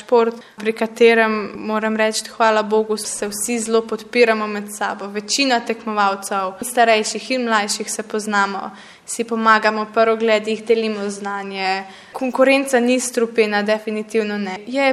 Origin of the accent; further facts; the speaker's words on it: Mrzli Vrh, Gorizia, Slovenia; glede na to, da sem pač iz Mrzlega vrha nad Idrijo, kar pomeni, da imam od doma do šole približno 35 minut v vsako smer.